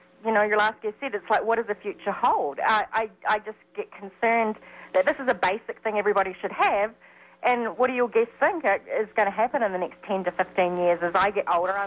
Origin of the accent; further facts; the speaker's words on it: New Zealand; now in United States; I'm from New Zealand, so I lived under that healthcare system, and my parents are still there today.